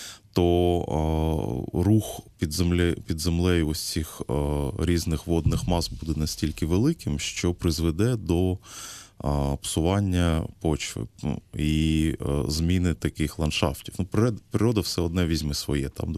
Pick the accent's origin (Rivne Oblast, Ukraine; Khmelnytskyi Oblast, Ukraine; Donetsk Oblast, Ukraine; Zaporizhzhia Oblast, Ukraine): Donetsk Oblast, Ukraine; Donetsk; я сам з Донецьку, я народився в Донецьку.